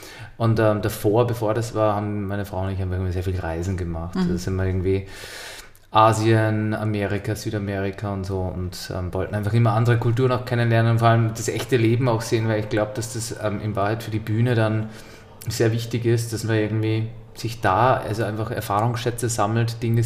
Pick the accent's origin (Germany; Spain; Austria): Austria; Upper Austria; Genau, ja, Oberösterreicher.